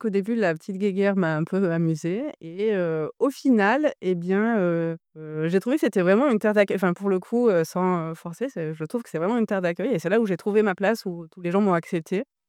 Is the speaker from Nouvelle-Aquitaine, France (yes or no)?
no; Normandy, France; now in Aiton, France; ça fait plus d'une dizaine d'années que je suis en Maurienne, puisque je suis à la base normande et que je viens du Sud.